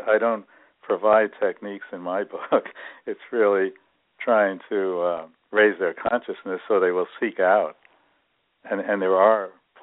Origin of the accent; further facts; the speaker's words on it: Brooklyn, New York, United States; I grew up in Brooklyn, New York, where the Dodgers were then a ball club.